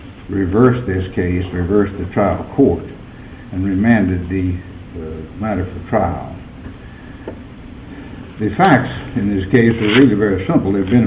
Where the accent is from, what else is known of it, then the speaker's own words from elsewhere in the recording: Koontz, Texas, United States; from Koontz, Texas